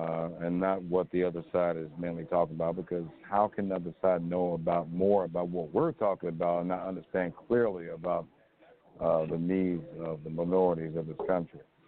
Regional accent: Cleveland, Ohio, United States; I'm from Cleveland, so it started here.

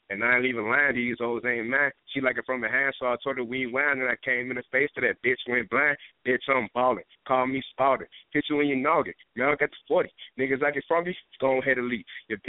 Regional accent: Chicago, Illinois, United States; I'm from Chicago

